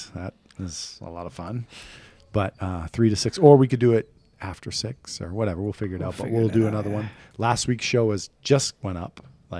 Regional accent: New England, United States; I didn't know. I'm from New England.

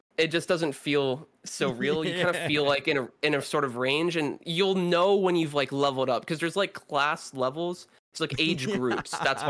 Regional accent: California, United States; But I live in California, have my whole life.

